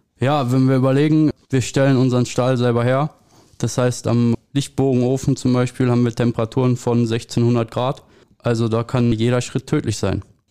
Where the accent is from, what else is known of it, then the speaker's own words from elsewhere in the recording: North Rhine-Westphalia, Germany; Ich komme aus dem Pott. Ja, ich komme aus Bergham